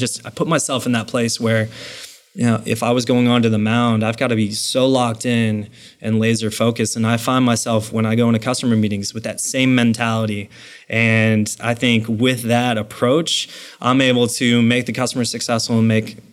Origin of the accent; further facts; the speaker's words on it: Dallas, Texas, United States; moved away; No, I grew up in Dallas, Texas. So moved up here 11 years ago, didn't know anyone